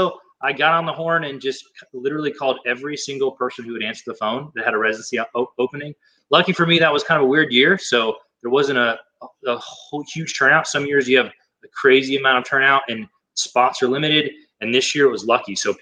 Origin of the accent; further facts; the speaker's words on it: Florida, United States; So I'm from Florida originally, went to undergrad at University of Florida. And then went to UAB School of Optometry just because I didn't really want to stay in Florida forever.